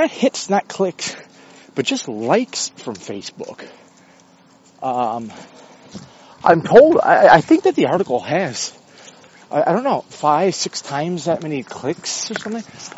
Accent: United States; Post box? Mailbox, because I'm an American.

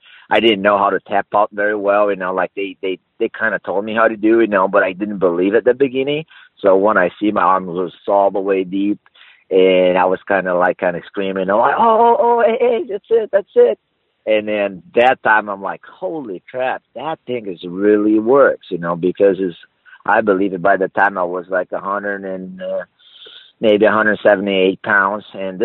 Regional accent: Recife, Pernambuco, Brazil; I grew up in Recife, northeast from Brazil. In Brazil, and I used to live by the beach.

